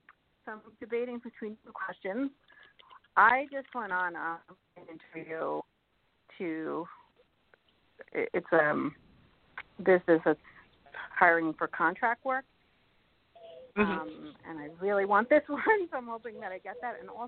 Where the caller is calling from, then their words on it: Colorado, United States; from Colorado.